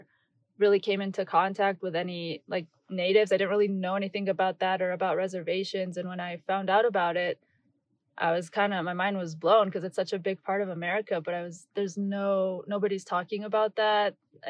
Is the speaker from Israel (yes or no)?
yes; Israel; English is a second language; moved away; from Israel.